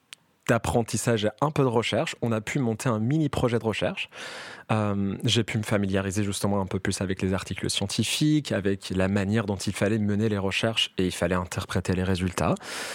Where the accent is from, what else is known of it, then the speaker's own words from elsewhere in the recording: Yazd, Yazd Province, Iran; je viens de l'Iran. Je viens d'une ville qui s'appelle Yazd. C'est une petite ville, enfin c'est pas une petite ville, entre Lyon et Marseille on va dire en termes